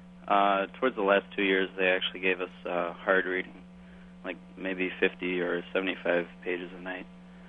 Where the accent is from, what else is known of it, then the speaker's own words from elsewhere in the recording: St. Paul, Minnesota, United States; Hi, I'm from St. Paul, Minnesota. I just graduated from high school this summer.